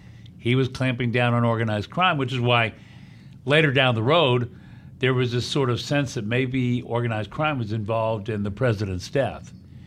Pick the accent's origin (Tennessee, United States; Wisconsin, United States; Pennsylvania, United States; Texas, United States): Texas, United States; And I lived in the South. I grew up in Texas, so Southwest.